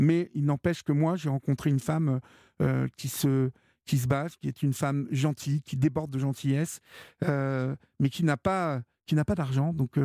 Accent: Évreux, Normandy, France; Vous savez que je suis originaire d'Évreux, pour celles et ceux qui me connaissent.

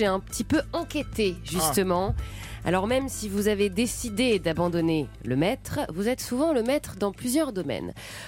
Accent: Hauts-de-France, France; accent: Ch'ti; parce que moi je suis ch'ti

